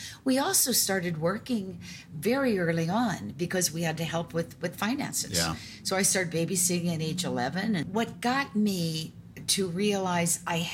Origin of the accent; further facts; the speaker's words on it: Omaha, Nebraska, United States; Well, I was brought up right here in Omaha, Nebraska, and my mom was a widow at age 34 with five kids.